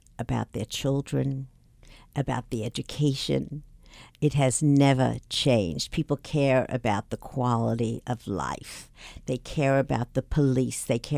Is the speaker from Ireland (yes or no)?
no; Brooklyn, New York, United States; And I was born in Brooklyn. I'm a Brooklyn right. girl.